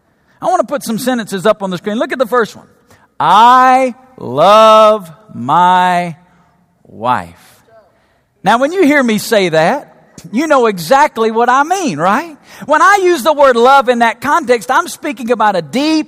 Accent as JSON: {"language": "English", "region": "the South", "country": "United States", "tie": "born or raised there", "said": "Man, growing up in the South, we had these things called ice cream freezers."}